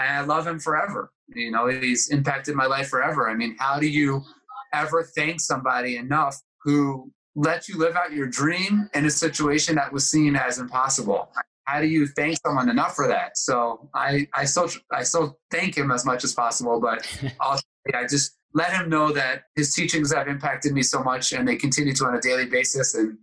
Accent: Baltimore, Maryland, United States; Well, I grew up in Baltimore, Maryland, and I fell in love with the game at a very young age.

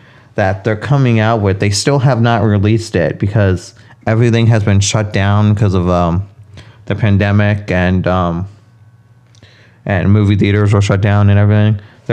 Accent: Florida, United States; we're both from Florida, and we met in, grade school

